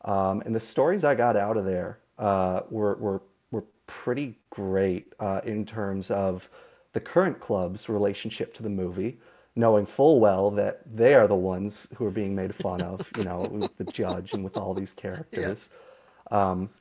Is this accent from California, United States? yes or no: no; Wilmette, Illinois, United States; I'm from Wilmette, Illinois, on Chicago's North Side.